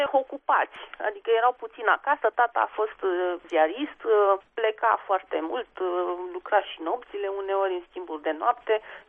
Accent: Bucharest, Romania; am copilărit în București, cum s-a spune, între betoane. Bunicii, ambele perechi de bunici locuiau la oraș, cei materni la București, cei paterni la Târgu Mureș.

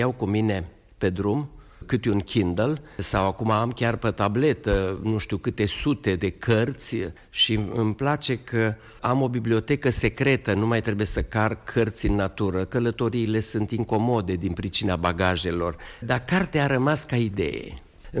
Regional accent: Brașov, Brașov County, Romania; Primele amintiri pe care le am sunt de la Brașov, chiar dacă ai mei erau din nordul Transilvaniei, deoarece în momentul în care m-am născut eu, ei erau deja mutați la Brașov.

